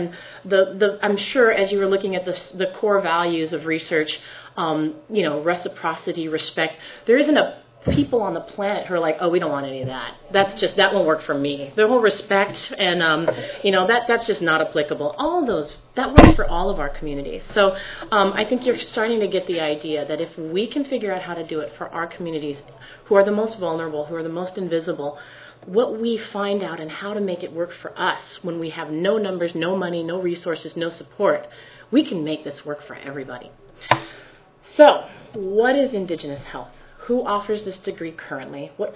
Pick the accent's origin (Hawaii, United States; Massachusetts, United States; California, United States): Hawaii, United States; and how do we do it in an institution that also respects the fact that we are Hawaiian people.